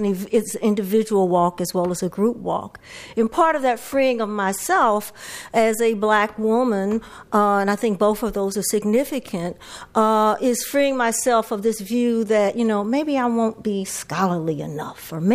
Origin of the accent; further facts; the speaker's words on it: St. Louis, Missouri, United States; I knew Attorney Freeman as I was growing up in St. Louis